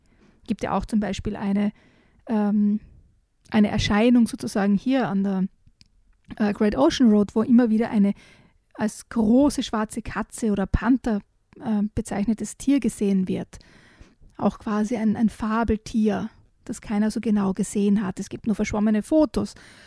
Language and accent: German; Styria, Austria; Und ich bin ja mit Sagen in der Steiermark quasi aufgewachsen.